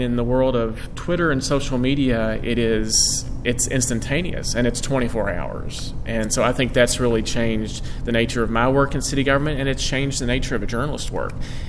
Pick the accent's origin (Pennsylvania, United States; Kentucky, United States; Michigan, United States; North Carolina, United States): Kentucky, United States; Yeah, I'm born and raised in Bourbon County. Bourbon County. In central Kentucky. You know, Bourbon County is sort of what you picture when most people picture Kentucky. It's the big horse farms, the plank fences, the stone fences. All my family's still there.